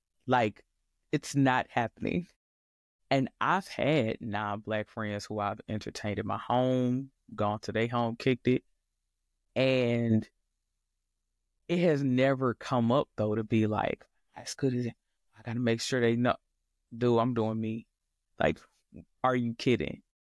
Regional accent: Detroit, Michigan, United States; one of the biggest blessings of me growing up in Detroit around pretty much nothing but Black folks was that I never felt like I had to compete with Blackness as the centerpiece of the fight.

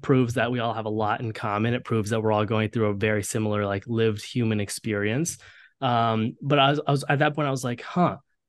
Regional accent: Columbus, Ohio, United States; especially because I grew up in Ohio where you know, there were plenty of other South Asian folks in Columbus.

